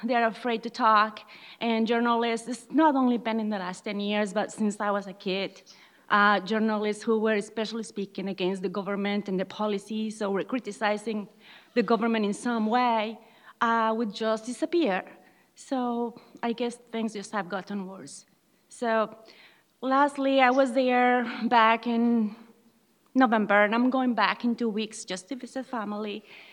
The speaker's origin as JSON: {"language": "English", "region": "Colima", "country": "Mexico", "moved": "yes", "lives_now": "Maine, United States", "said": "I actually have been in Maine for over 20 years, and I am from Mexico, from Colima, Mexico, which is right above Guerrero. And I came to the U.S. in the early 1990s."}